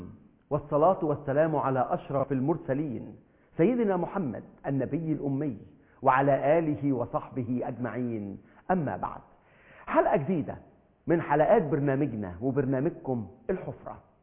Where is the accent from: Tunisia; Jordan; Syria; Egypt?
Egypt; مش هي دي اخلاقنا كمصريين، مش هي دي اخلاقنا كمسلمين